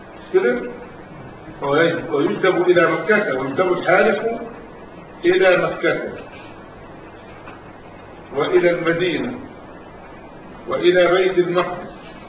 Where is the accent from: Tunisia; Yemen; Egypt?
Egypt; معروف انه وعندنا في مصر في جبال الصحراء